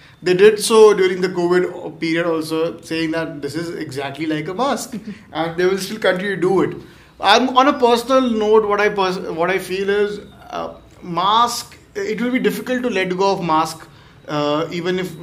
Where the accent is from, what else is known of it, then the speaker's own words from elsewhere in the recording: India; One excellent thing about normalcy, being an Indian, is with the normal period, cricket is back.